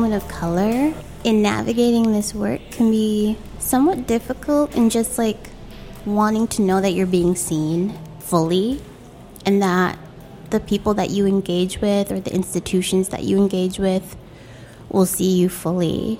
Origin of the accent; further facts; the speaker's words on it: San Francisco, California, United States; I grew up in San Francisco, pre-tech San Francisco.